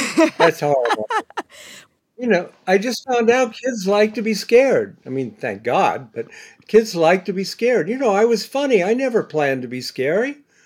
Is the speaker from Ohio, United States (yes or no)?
yes; Bexley, Ohio, United States; I grew up in Bexley.